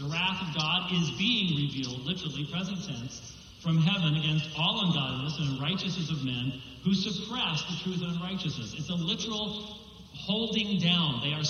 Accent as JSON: {"language": "English", "region": "Scotland", "country": "United Kingdom", "said": "I'm Scottish, so please."}